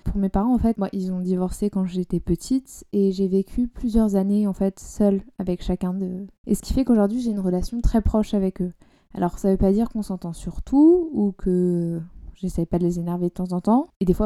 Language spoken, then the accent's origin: French; Paris, Île-de-France, France; Pigalle, c'est juste au sud de là où j'ai grandi.